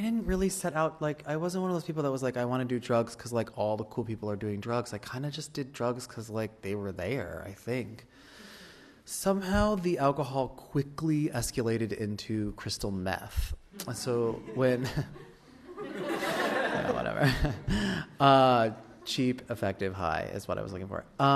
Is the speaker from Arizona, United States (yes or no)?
yes; Arizona, United States; And I grew up in Arizona, and we used to hang out.